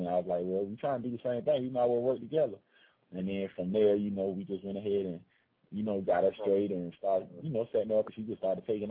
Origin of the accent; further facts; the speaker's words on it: Manhattan, New York, United States; also born or lived in South Carolina; Well, where I'm originally from, Manhattan. I was born in Harlem Hospital, went to PA.